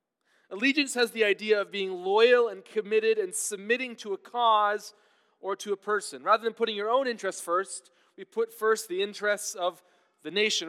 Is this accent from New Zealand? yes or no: no; Canada; now in United States; I got teased a lot in high school because I was Canadian, right?